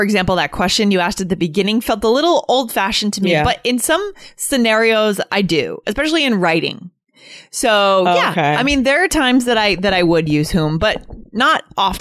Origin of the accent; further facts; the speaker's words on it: South Korea; English is a second language; moved away as an adult; now in Australia; I'm originally from Korea and I moved to Australia 3 years ago with my French husband. However, as my husband can speak my language fluently